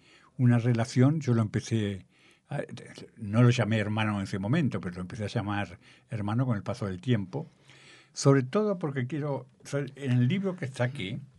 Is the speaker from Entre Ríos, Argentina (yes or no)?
yes; Concepción del Uruguay, Entre Ríos, Argentina; born there; yo nací en Concepción del Uruguay, en una ciudad más grande, pero estaba mucho tiempo en casa de mi abuela